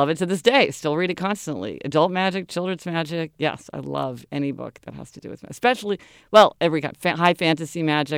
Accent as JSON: {"language": "English", "town": "Kansas City", "region": "Missouri", "country": "United States", "tie": "born or raised there", "said": "I grew up in Kansas City, Missouri, and still go back there all the time. My parents both still live there."}